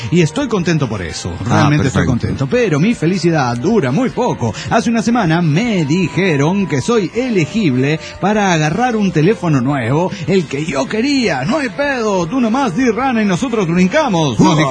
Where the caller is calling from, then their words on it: St. Cloud, Minnesota, United States; desde St. Cloud, Minnesota, estoy emputado y encabronado.